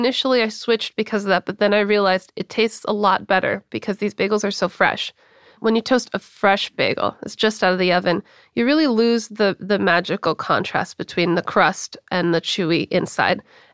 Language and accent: English; Los Angeles, California, United States; In my heart, I think I'm a New Yorker, but I'm not. Born and raised in LA.